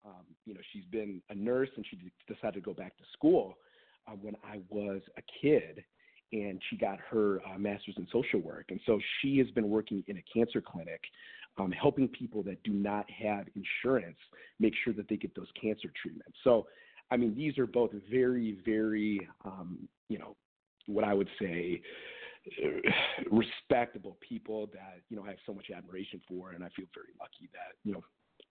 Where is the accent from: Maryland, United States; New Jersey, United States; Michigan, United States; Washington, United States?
Michigan, United States; Birmingham; So I grew up in Metro Detroit in a town called Birmingham, Michigan, and it's maybe about 15 minutes outside the city of Detroit.